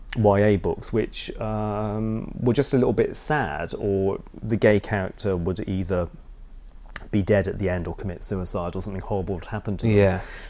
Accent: East Midlands, United Kingdom; And that was my experience growing up in Lincolnshire, in a small town.

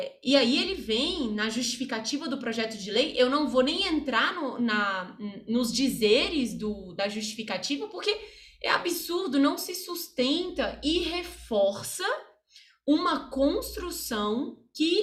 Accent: Brasília, Federal District, Brazil; Eu sou de Brasília, tá, Isadora? Falo daqui, estou aqui, moro aqui.

